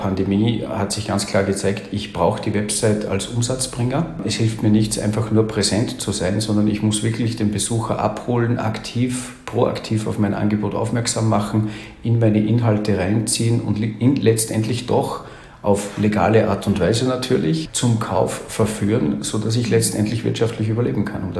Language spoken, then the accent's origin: German; Salzburg, Austria; born there; now in Carinthia, Austria; bei mir ist unschwer herauszuhören, dass ich Österreicher bin, gebürtiger Salzburger, jetzt aber in Kärnten lebe